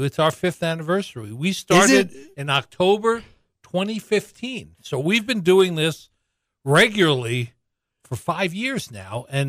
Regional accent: New York City, New York, United States; So I was born and first grew up in a housing project in New York City.

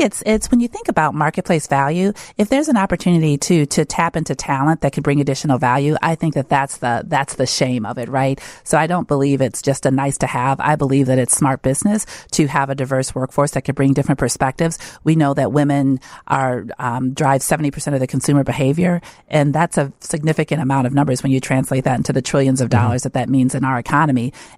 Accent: Wisconsin, United States; also born or lived in Chicago; Well, I was born here in Chicago. Okay. I was born in Inglewood, but then my mom moved us to Wisconsin pretty early in life.

